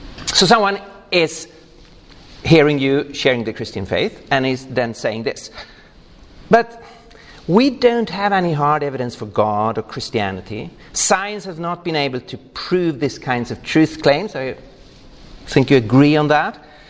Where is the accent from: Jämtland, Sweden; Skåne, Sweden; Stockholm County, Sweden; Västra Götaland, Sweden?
Stockholm County, Sweden; Stockholm; I come from Stockholm, Sweden